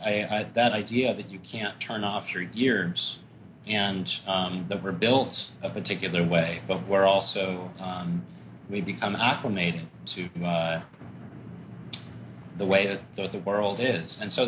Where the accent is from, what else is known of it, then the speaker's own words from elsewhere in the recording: New York, United States; also born or lived in Greenwich Village / Woodstock, New York; And I grew up in Greenwich Village and in Woodstock, New York